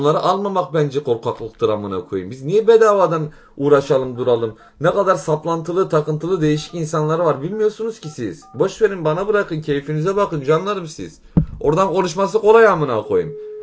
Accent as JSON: {"language": "Turkish", "town": "Tarsus", "region": "Mersin", "country": "Turkey", "tie": "born or raised there", "lives_now": "Istanbul, Turkey", "said": "Ben Tarsus'ta doğup büyüdüm. Sonradan İstanbul'a taşındık."}